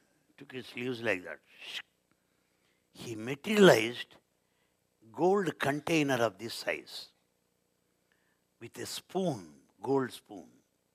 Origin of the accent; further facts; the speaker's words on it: India; first language Telugu; English is a second language; And those people don't know Telugu. And my mother tongue is Telugu.